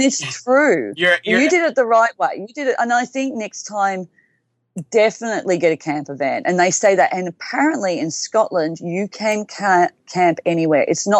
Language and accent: English; Melbourne, Victoria, Australia; I'm from Melbourne, Australia